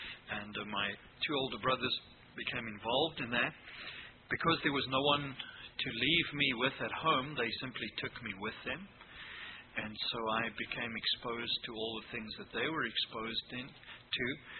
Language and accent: English; Pretoria, Gauteng, South Africa; born there; I was born in Pretoria, South Africa, and 1959, 13th of September.